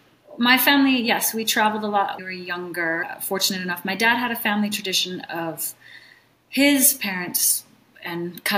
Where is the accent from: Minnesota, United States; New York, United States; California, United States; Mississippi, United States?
Minnesota, United States; And again, growing up in Minnesota, it wasn't the most available sport